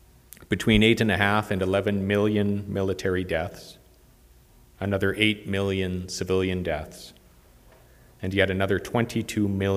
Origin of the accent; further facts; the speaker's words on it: Canada; I am still a Canadian. I'm still that boy who went to a Canadian school